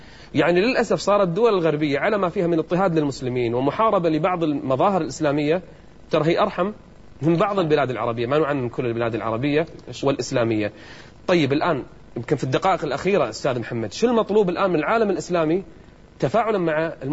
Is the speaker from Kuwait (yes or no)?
yes; Kuwait; بل بالعكس كانت الإذاعة الرسمية عندنا في الكويت تدعو لهذا الأمر أصلا